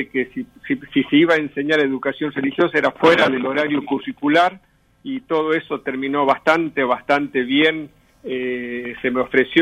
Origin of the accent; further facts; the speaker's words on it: Catamarca, Argentina; Cuando yo nací en Catamarca, soy catamarqueño